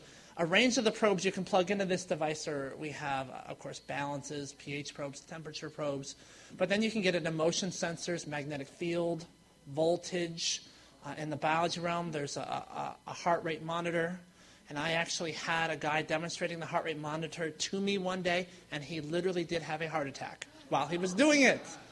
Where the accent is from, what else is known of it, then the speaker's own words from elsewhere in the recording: Illinois, United States; Wow, it's a pleasure to be back in my home state of Illinois.